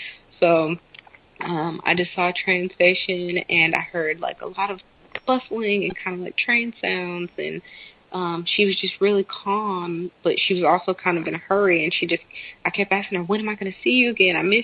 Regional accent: the South, United States; And we're from the South, so if you're not in the house, you're outside.

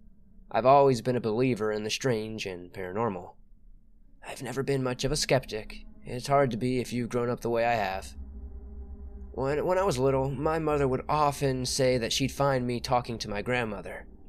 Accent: Texas, United States; I've been doing this job for about 14 years and I am from Texas.

